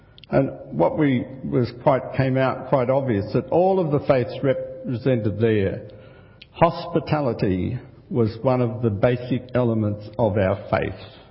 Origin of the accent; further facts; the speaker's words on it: Australia; His response to me saying I was from Australia was immediate and dramatic.